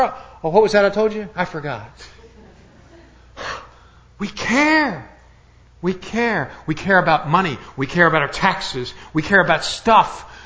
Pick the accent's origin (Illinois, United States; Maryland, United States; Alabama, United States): Alabama, United States; Now, we're from Alabama. We want pork. We're Christians.